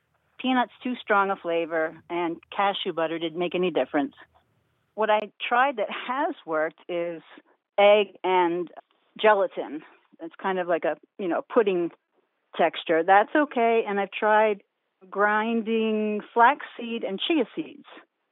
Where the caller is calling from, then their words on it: Warminster, Pennsylvania, United States; I'm calling from Warminster, Pennsylvania.